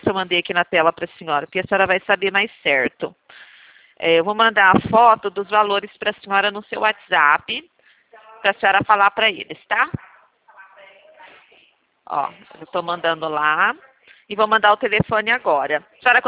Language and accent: Portuguese; Presidente Prudente, São Paulo, Brazil; Eu sou de Presidente Prudente, interior de São Paulo